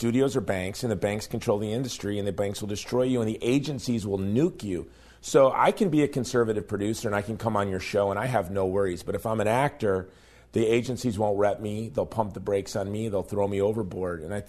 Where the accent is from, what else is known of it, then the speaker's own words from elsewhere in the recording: Hawaii, United States; You know, for me, for example, I'm from Hawaii.